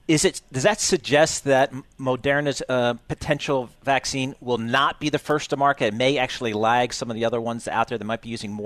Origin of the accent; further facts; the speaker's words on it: New Jersey, United States; accent: Jersey; maybe it's just my Jersey accent, maybe.